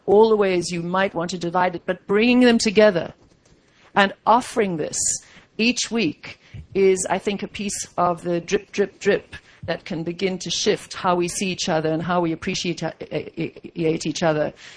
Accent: South Africa; as a South African, I was, of course, intensely proud and very moved by another South African

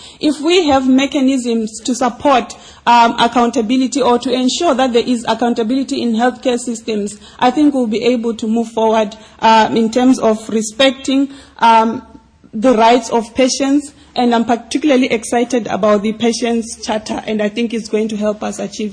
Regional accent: Botswana; and I'm from Botswana.

